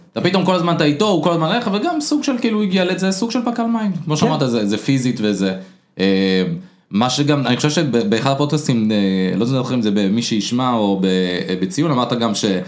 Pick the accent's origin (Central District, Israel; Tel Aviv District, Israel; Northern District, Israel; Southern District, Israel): Tel Aviv District, Israel; Tel Aviv; בתור אבא תל אביבי